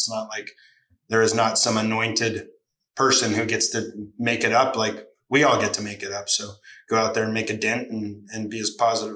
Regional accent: Santa Barbara, California, United States; the Santa Barbara Bowl, which is a 5,000 person outdoor venue in Santa Barbara, which is my hometown, for 17 years.

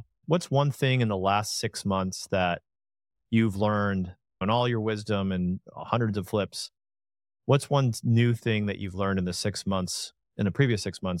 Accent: United States; We're American, right? We're freaking out there. This is what we do. This is the way of America.

